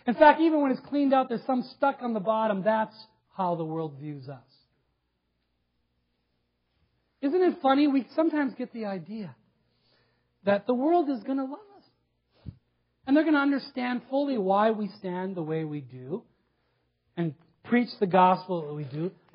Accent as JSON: {"language": "English", "town": "Aurora", "region": "Minnesota", "country": "United States", "tie": "born or raised there", "said": "we grew up in the Aurora area, my wife in Palo."}